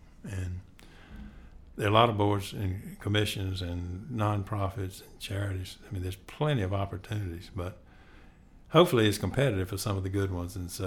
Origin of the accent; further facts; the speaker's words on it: Raleigh, North Carolina, United States; Well, growing up in Raleigh and loving NC State, my dad went to NC State.